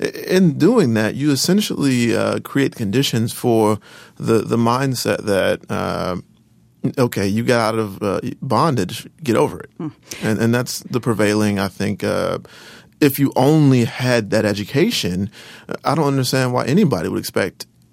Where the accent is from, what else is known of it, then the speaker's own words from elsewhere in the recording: the South, United States; I'm a Southerner, and I went to school in some pretty poor rural Southern districts.